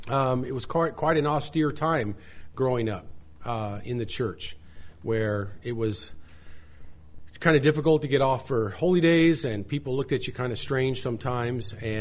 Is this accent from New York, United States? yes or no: no; Washington, United States; moved away; also born or lived in Southern California, United States; But in the mid-80s, I moved from where I grew up in Western Washington, where we had a couple hundred days of rain a year. And I was very happy to live in Southern California for about 10 years.